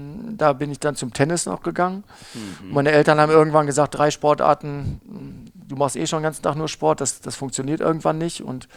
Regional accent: Büttgen, North Rhine-Westphalia, Germany; also born or lived in Neuss; Büttgen liegt quasi, um für dich einfach zu halten, ziemlich genau zwischen Düsseldorf und München-Gladbach

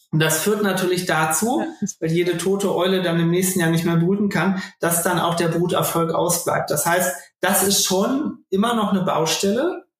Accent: Lower Saxony, Germany; Und das gilt auch für meine Heimatregion, das Weserbergland

